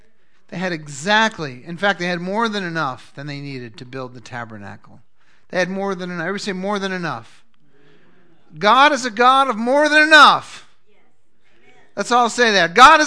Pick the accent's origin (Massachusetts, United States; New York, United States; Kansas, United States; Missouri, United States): Massachusetts, United States; Boston; I went through a lot of scary times as you know, growing up in Massachusetts and Boston area.